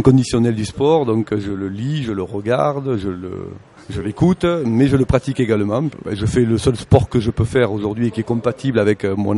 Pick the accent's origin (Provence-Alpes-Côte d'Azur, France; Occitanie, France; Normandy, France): Occitanie, France; J'ai toujours joué au foot dans le Nord Aveyron, l'Ayol, Uparlac. Voilà, donc un footeux. J'étais supporter du RAF comme tous les Aveyronnais.